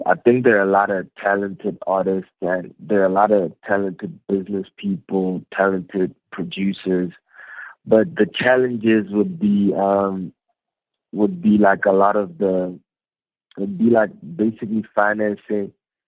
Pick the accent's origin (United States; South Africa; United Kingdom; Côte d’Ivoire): South Africa; Free State; Yeah, I'm South African born. You know, I was born in South Africa, so I grew up in the Free State. That's a province here. It's like one of the states like here. So I grew up in the Free State in a city called Zalkum